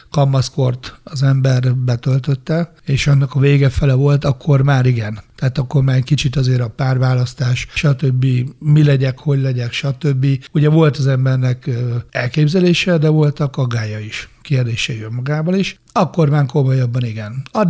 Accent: Nyíregyháza, Szabolcs-Szatmár-Bereg, Hungary; also born or lived in Kemecse; 69-es születésű vagyok, ugye Kemecsén születtem, de Nyíregyházán Sóstóhegyen nőttem föl.

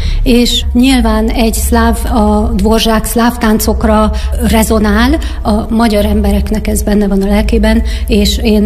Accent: Nyíregyháza, Szabolcs-Szatmár-Bereg, Hungary; now in Miskolc, Hungary

